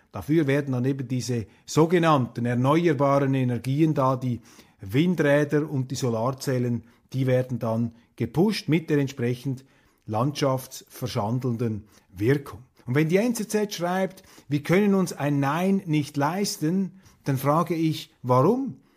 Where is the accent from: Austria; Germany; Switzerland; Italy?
Switzerland; Zurich; Aber sie werden als Berner jetzt vermutlich den Kopf schütteln über diese dilettierenden Ausschweifungen eines Zürchers.